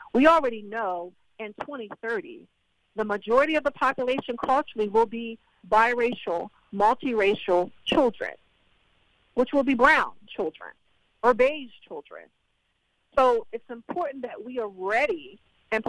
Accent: Maryland, United States; I grew up here on the Eastern Shore, graduated out of Waucomico County Schools, and never had an African-American history course until I got to college.

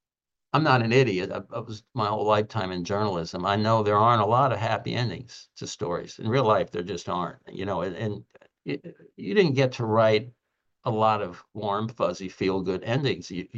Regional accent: Florida, United States; It's changed so much that it's unrecognizable, at least where I grew up down in South Florida.

